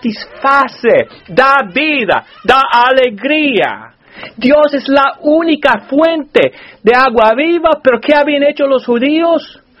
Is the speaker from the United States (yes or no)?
yes; Alabama, United States; now in New Jersey, United States; Yo me crié en Alabama. Y me gusta Alabama, no me entiendan mal. Pero en un lugar bastante llano.